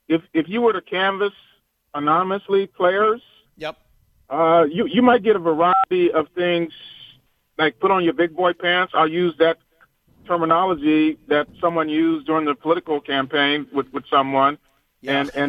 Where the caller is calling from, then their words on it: Oxnard, California, United States; Oh, yeah. I'm calling from Oxnard.